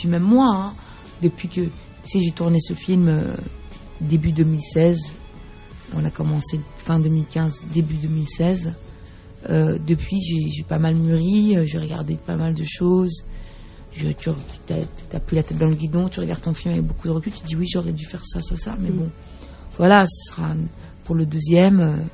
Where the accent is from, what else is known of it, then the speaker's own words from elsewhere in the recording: Brussels, Brussels-Capital Region, Belgium; J'ai grandi à Bruxelles, d'une famille de 4 enfants.